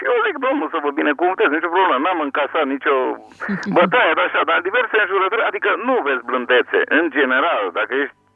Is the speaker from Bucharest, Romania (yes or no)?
yes; Bucharest, Romania; Eu sunt bucureștean